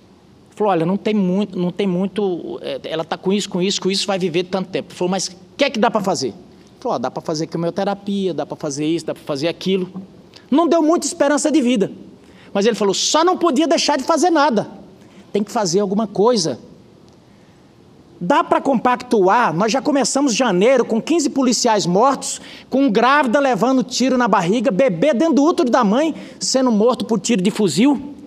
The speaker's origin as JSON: {"language": "Portuguese", "town": "Caicó", "region": "Rio Grande do Norte", "country": "Brazil", "moved": "yes", "lives_now": "Mato Grosso, Brazil", "said": "eu vim lá do sertão de Caicó fugindo da fome para o Mato Grosso."}